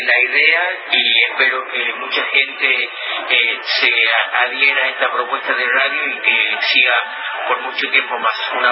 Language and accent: Spanish; Tucumán, Argentina; soy de Tucumán.